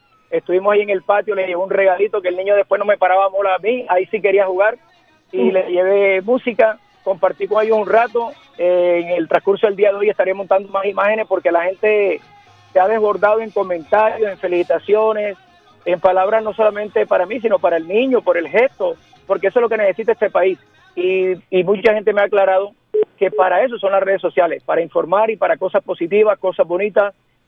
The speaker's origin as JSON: {"language": "Spanish", "town": "Soledad", "region": "Atlántico", "country": "Colombia", "tie": "born or raised there", "said": "afortunadamente fue en Soledad, mi pueblo natal."}